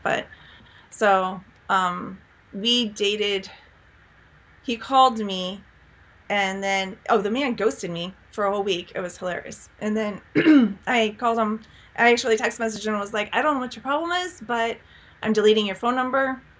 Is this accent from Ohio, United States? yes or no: no; Port St. Lucie, Florida, United States; I grew up in Port St. Lucie, Florida, and, I was just a normal kid.